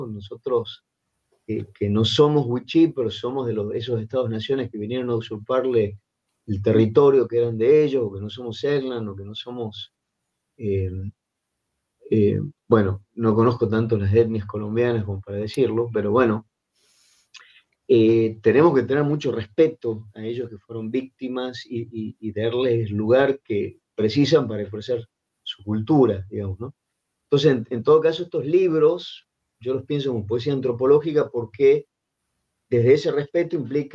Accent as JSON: {"language": "Spanish", "region": "Salta", "country": "Argentina", "said": "de la provincia donde yo soy de Salta"}